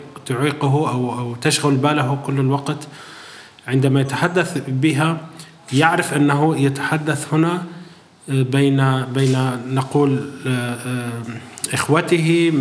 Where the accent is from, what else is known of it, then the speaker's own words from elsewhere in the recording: Syria; now in Berlin, Germany; أنا ك ربما مسلم أو سوري أو عربي وبنفس الوقت في أستطيع أن أعيش أيضا بنفس الوقت كألماني نحن متواجدون الآن في برلين